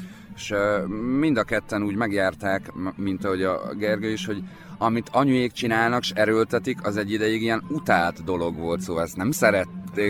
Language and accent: Hungarian; Vojvodina, Serbia; én Vajdaságban nőttem fel, apukám egy ilyen kultúrember volt ott, ahol laktunk.